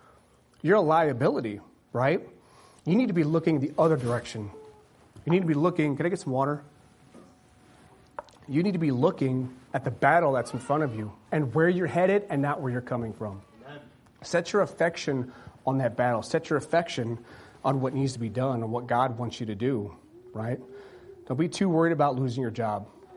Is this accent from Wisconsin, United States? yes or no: yes; Green Bay, Wisconsin, United States; I grew up in Green Bay, Wisconsin. You know, you were raised up to love football, right?